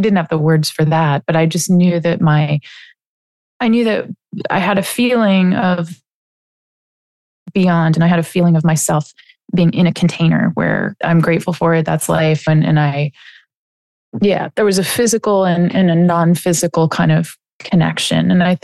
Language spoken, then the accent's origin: English; Boston, Massachusetts, United States; When I was really little, I lived by the ocean. I love that. I was born in Boston and we lived by the water near where the Mayflower landed, for people who know historical. So New England.